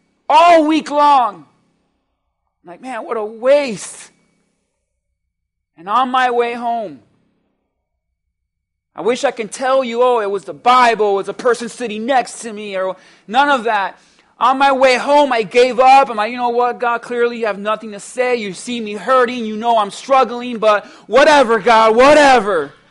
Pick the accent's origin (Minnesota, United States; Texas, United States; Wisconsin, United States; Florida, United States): Florida, United States; Miami; And we're from Miami, we don't do that.